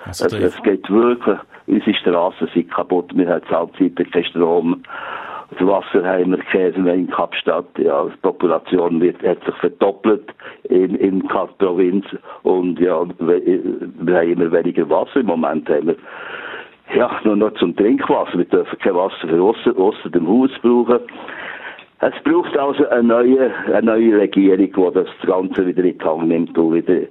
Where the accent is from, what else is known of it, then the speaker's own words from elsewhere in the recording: Switzerland; moved away; Was ich gerne mache, ist jedes Jahr einmal für einen Monat in die Schweiz kommen. Und in die Schweiz ist immer noch meine Heimat. Trotz allem, und dass ich so lange weg bin.